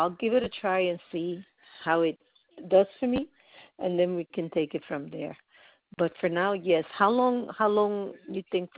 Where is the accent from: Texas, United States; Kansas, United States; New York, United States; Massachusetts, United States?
New York, United States; I try to imitate it, but I can't. I'm from New York, and it's hard to imitate.